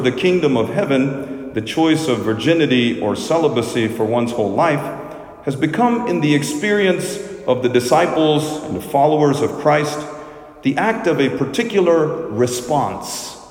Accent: India; also born or lived in Little Rock, United States; Growing up in India and later in Little Rock, we were not particularly super devout Catholics.

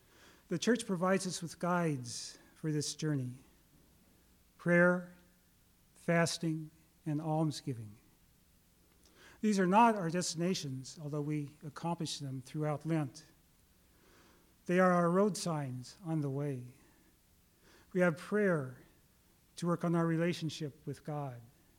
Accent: Phoenix, Arizona, United States; I'm from Phoenix, so I have some experience in desert beauty.

